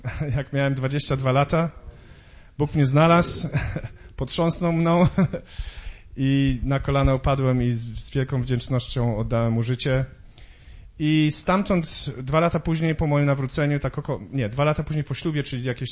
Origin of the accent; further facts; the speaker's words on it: Kraków, Lesser Poland, Poland; moved away; also born or lived in Łódź; Więc urodziłem się w Łodzi, wyjechaliśmy ostatnim pociągiem z Polski na emigrację.